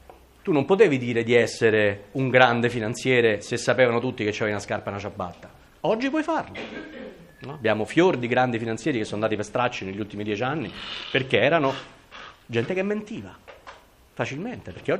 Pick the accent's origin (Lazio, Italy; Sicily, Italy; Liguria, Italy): Lazio, Italy; Rome; a Roma, di cui mi dolgo ovviamente come romano